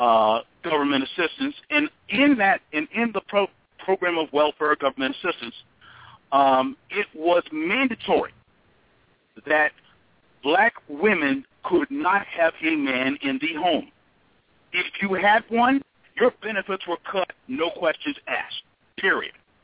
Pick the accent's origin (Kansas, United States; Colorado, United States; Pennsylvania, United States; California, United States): California, United States; San Francisco; I'm from San Francisco.